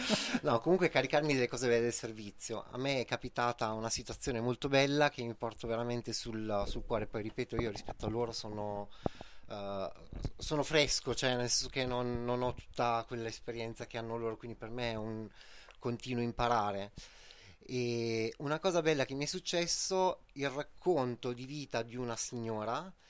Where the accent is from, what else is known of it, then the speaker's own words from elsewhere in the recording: Marche, Italy; now in Gallo, Italy; Sono di vicino Urbino, abito a 20 chilometri da Pesaro.